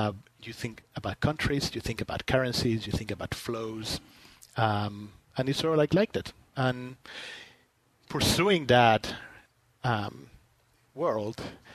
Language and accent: English; Spain; English is a second language; moved away as an adult; So as you said, I was born and I grew up in Spain until I was my early 20s. That was a long time ago, and I still haven't gotten rid of my accent, as you can tell.